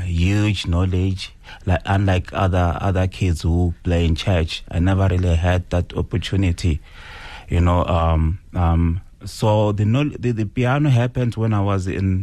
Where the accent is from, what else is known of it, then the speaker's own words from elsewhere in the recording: Malamulele, Limpopo, South Africa; So I grew up from Malamulele, in a village called Shitlelan. Obviously, we moved later on to Malamulele.